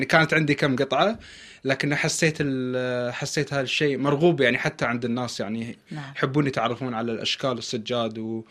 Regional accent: Qatar; المجلس عندنا في قطر من القديم الى حتى الان هو مركز الاجتماعي الاساسي.

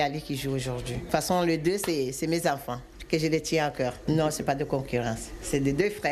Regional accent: Comoros; moved away as an adult; now in Marseille, France; J'ai grandi là-bas, j'ai grandi au Comores. Voilà. Je suis venu ici à l'âge de 22 ans, 23 ans comme ça.

